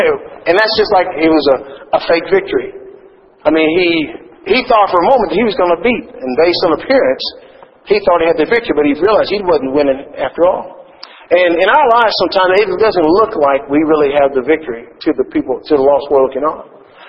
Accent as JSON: {"language": "English", "country": "United States", "moved": "yes", "said": "I don't mean bad against my home country. Man, there's a lot of overweight people in the United States of America."}